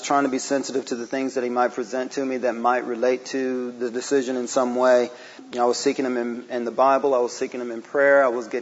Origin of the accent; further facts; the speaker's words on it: Murfreesboro, Tennessee, United States; I was born and raised in Murfreesboro, lived in Tennessee all my life, 41. 37 of those years have been right in Murfreesboro, Tennessee.